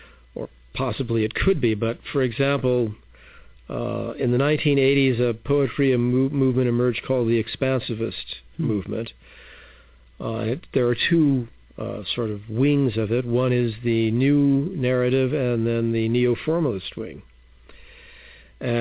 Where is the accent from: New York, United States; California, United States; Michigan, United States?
California, United States; Los Angeles; I mean, I grew up in Los Angeles, and I loved movies